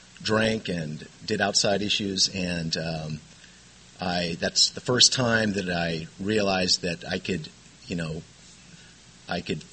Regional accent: Lemon Grove, California, United States; I grew up in Lemon Grove. My mother and father from the Midwest, both, I have two older brothers, one living in Anaheim, one living in Tennessee.

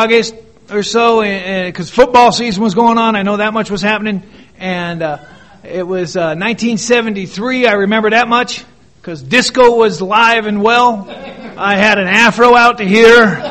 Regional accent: Manhattan Beach, California, United States; also born or lived in Rancho Santa Margarita / Torrance; I'm an alcoholic. I'm not from San Diego. I'm from Rancho Santa Margarita, Orange County, born and raised in Manhattan Beach. Redondo Beach, Hermosa Beach, Torrance. We moved a lot.

